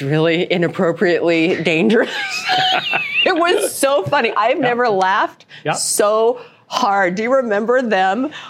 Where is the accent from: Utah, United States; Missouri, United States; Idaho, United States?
Utah, United States; Ogden; also born or lived in New York / Connecticut / Seattle / Denver; That I grew up in Ogden, Utah.